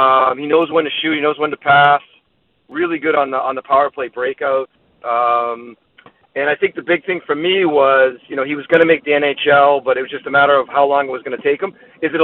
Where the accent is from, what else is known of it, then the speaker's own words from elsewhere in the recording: United States; I grew up going to Cultus Lake in the summers and stuff, even though I'm American